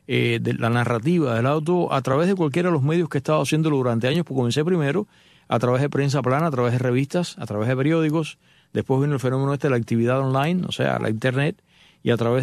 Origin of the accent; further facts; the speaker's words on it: Cuba; moved away; la única vez que salí de Cuba al extranjero fue mi única vez y fue para no regresar.